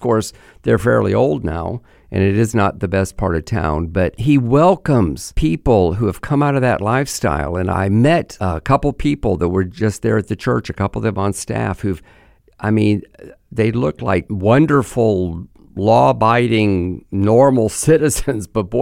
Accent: Springfield, Missouri, United States; this is the neighborhood where I grew up. And a lot of you may not know that I was born in Springfield, Missouri.

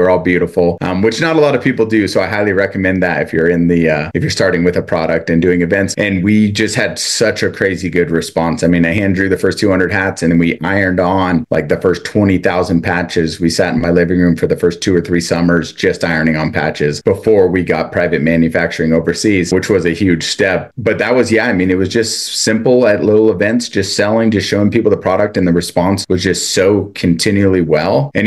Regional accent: South Lake Tahoe, California, United States; Yes, I am from South Lake Tahoe, California.

